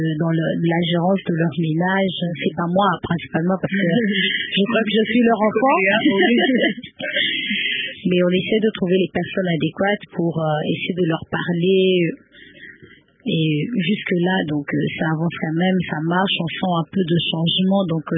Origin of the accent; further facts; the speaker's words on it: Katanga, DR Congo; Comme je suis d'abord du Katanga